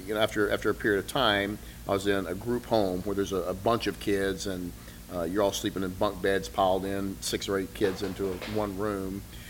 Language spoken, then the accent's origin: English; Alvin, Texas, United States; I grew up in Alvin.